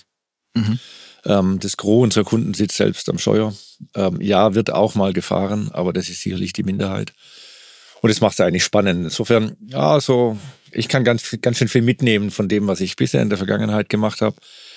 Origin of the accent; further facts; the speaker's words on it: Stuttgart, Baden-Württemberg, Germany; born there; geboren in Stuttgart.